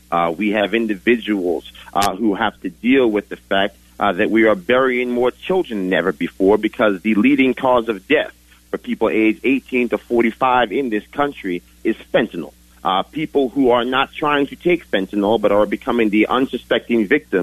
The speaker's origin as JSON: {"language": "English", "town": "Yonkers", "region": "New York", "country": "United States", "tie": "born or raised there", "said": "Born and raised in Yonkers, New York, now the officially the third largest city in the state of New York."}